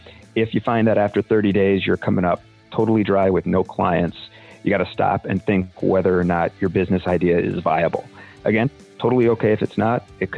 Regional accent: Annapolis, Maryland, United States; I'm from Annapolis, Maryland, and I own Severn River Music and SevernRiverGuitar.com.

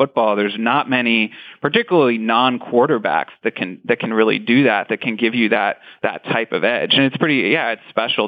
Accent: Boston, Massachusetts, United States; growing up in Boston was sort of the only college sports team to root for.

